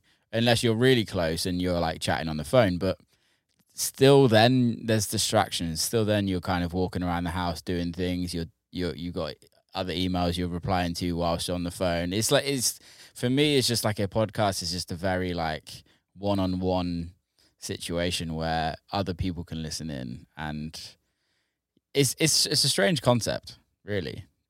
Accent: England, United Kingdom; growing up in England, the BBC is like iconic for radio

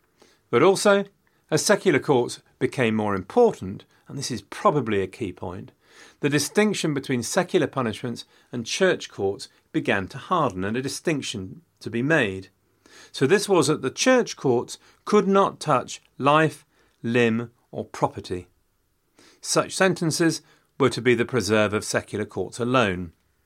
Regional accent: Loughborough, East Midlands, United Kingdom; subjected you to a barrage of irrelevant references to Loughborough over the years, purely because it was my hometown.

